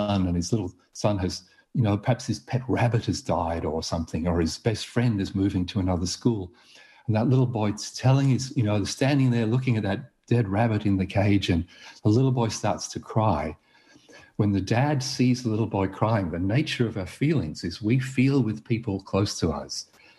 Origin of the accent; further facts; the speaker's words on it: Yorkshire and the Humber, United Kingdom; I grew up in Yorkshire, which was the world capital of negative parenting.